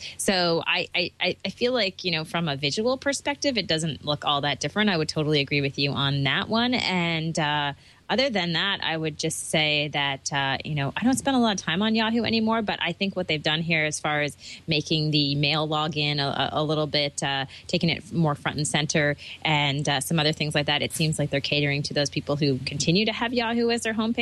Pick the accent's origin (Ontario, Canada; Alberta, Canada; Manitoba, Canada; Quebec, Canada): Ontario, Canada; Toronto; from Toronto, Ontario, Canada.